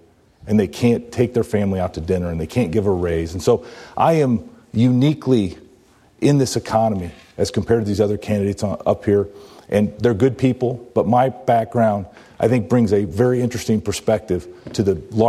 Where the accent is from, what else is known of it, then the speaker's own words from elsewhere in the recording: Ankeny, Iowa, United States; I own a daycare in my hometown of Ankeny.